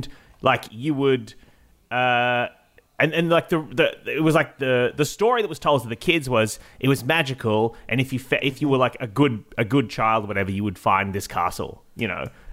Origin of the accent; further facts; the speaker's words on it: Illawong, New South Wales, Australia; I've just found out about a castle in my hometown of Illawong.